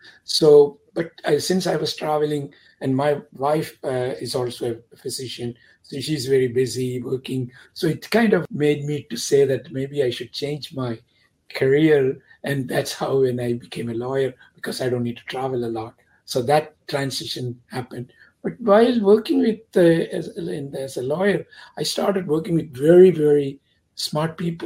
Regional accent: India; moved away as an adult; now in United States; I came as a student from India in 1967.

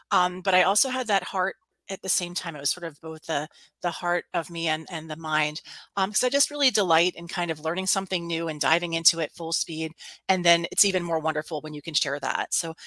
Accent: Pittsburgh, Pennsylvania, United States; I'm from Pittsburgh, Pennsylvania, and was going to the local university, Duquesne University here for music ed.

